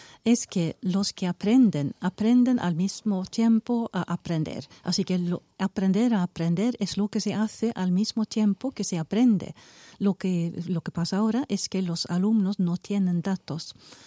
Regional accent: Sweden; Spanish is a second language; en Suecia, en mi país, introdujeron algo similar ya en 1962. Así que los suecos llevamos 30 años con ese tipo de ley educativa.

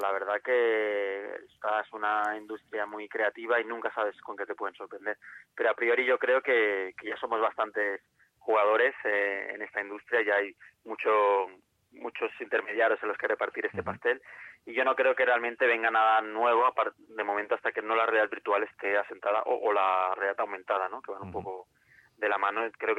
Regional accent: Barcelona, Catalonia, Spain; en Barcelona concretamente, donde soy yo todavía y donde se ha hecho el Game Lab, pues todavía más.

